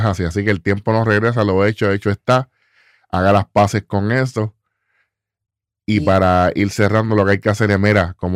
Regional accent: Puerto Rico; moved away; Por cosas como esta, me fui de Puerto Rico.

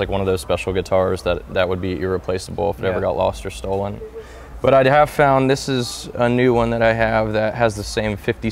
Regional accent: Pensacola, Florida, United States; So a guy built this for me a long time ago in my hometown, Pensacola, a guy named Tony Martinez, which has passed away.

